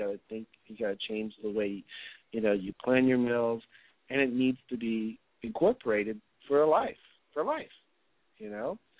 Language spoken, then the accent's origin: English; Midwest, United States; growing up in the Midwest. And then I moved out here to California, and slowly I got introduced, you know, to food that really bites you back.